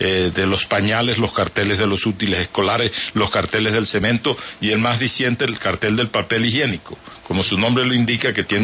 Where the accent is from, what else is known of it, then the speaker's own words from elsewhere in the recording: Valledupar, Cesar, Colombia; en la ciudad de Valledupar, donde yo soy nativo